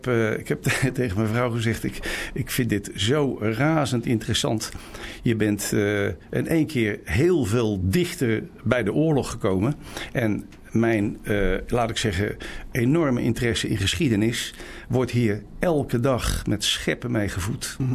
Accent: Utrecht, Netherlands; born there; Wij reizen naar Utrecht af, mijn geboortestad, en die wijk die ken ik heel goed.

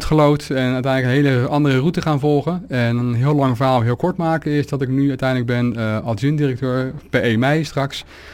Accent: Goes, Zeeland, Netherlands; born there; now in Krimpen aan de IJssel, Netherlands; Ik ben geboren in het ziekenhuis in Goes.

